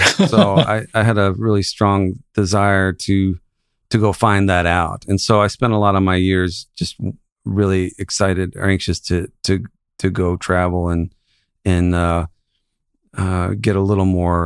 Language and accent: English; The Woodlands, Texas, United States; also born or lived in Houston; I was born in Houston, Texas in 1976, and I grew up about 20 miles north in a suburb planned community called the Woodlands, Texas.